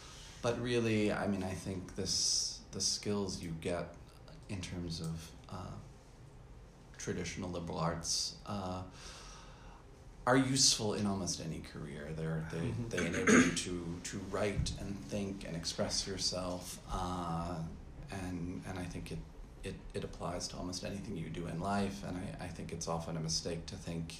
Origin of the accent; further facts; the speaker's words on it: New York, United States; also born or lived in Pennsylvania; I am from the suburbs of New York City, and I grew up there and outside of Pennsylvania.